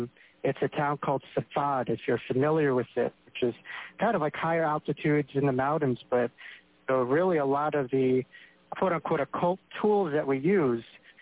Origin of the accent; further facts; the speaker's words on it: New York, United States; Not like New York, but in New York. I was raised in Long Island.